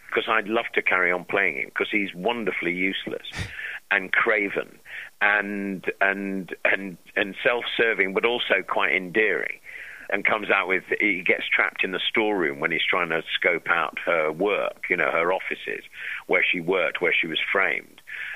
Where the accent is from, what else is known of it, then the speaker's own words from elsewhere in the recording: York, Yorkshire and the Humber, United Kingdom; accent: cockney; also born or lived in London; I did. I moved to York when I was nearly four from Clapham Junction in London. I was a little cockney.